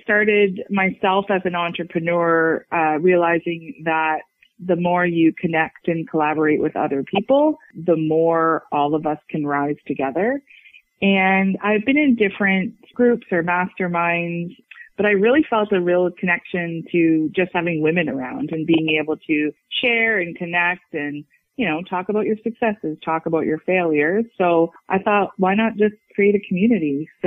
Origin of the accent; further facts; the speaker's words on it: Norfolk County, Ontario, Canada; now in Delhi, Canada; I am originally from Norfolk, born and raised. Went away a little bit for school, but then came back to our roots here. And now we live in Delhi.